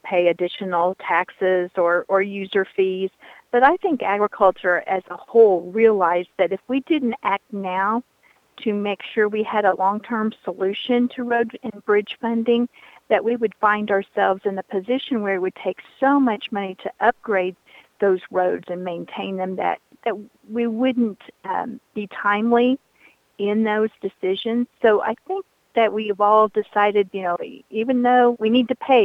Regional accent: Indiana, United States; I'm from Shelby County, Indiana, which is just south of Indianapolis.

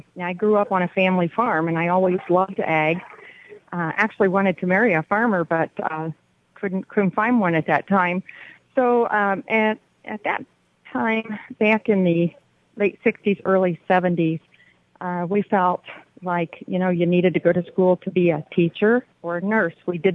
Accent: Bettendorf, Iowa, United States; and I'm from Bettendorf, Iowa.

